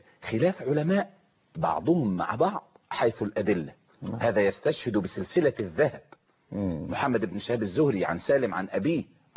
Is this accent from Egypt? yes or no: yes; Kafr El Sheikh, Kafr El Sheikh Governorate, Egypt; أقول: أنا من كفر الشيخ